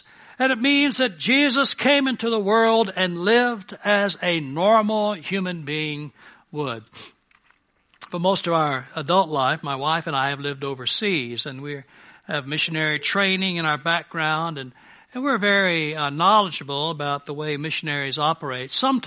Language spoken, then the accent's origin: English; United States; certainly me as an American, to be supportive of our troops and to reach them